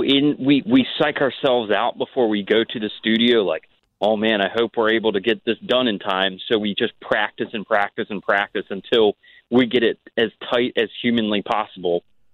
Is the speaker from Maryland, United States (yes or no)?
yes; Ocean City, Maryland, United States; were in Ocean City, Maryland, my hometown.